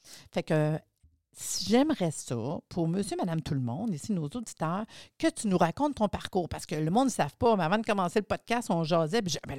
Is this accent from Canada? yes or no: yes; Laval, Quebec, Canada; Puis je dis « Ah, je suis de Laval! »